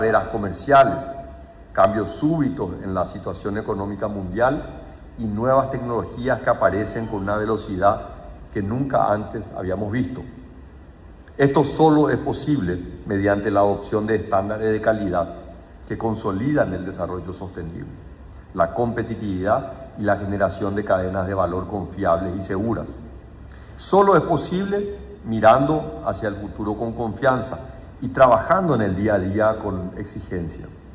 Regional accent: Paraguay; para lo que somos capaces los paraguayos

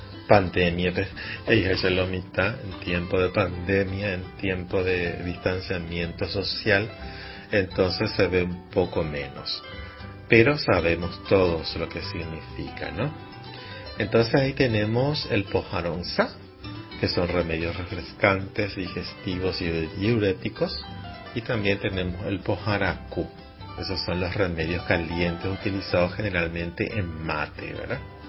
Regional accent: Paraguay; como paraguayo y como originalmente nacidos dentro de la cultura guaraní, ¿verdad? Porque sabemos que manejamos ese idioma y también el castellano, somos bilingüe por eso

